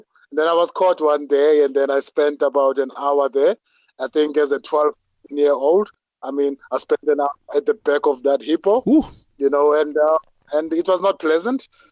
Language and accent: English; Soweto, Gauteng, South Africa; I mean, I grew up in Soweto, in Orlando East, like the late 80s.